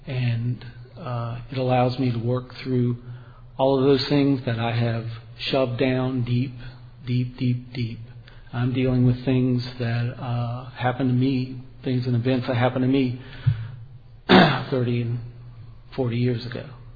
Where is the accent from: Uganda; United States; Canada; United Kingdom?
United States; New Orleans, Louisiana; now in Houston, United States; I'm a double winner, currently living in Houston, Texas. I grew up in New Orleans, Louisiana.